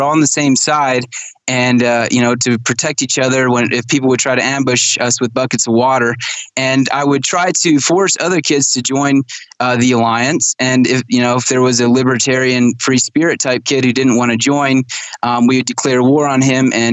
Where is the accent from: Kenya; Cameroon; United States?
Kenya; my parents were missionaries in Kenya, Africa. So I grew up in Kenya, and they were Amish Mennonite missionaries